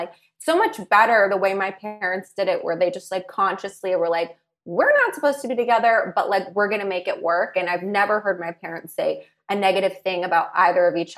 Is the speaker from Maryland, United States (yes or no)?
no; Los Angeles, California, United States; I grew up out here in LA.